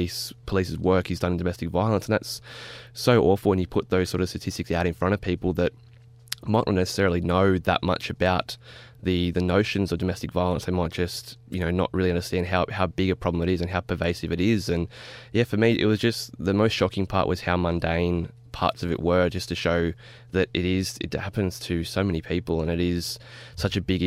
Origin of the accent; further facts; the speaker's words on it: Wollongong, New South Wales, Australia; I'm from Wollongong in the Illawarra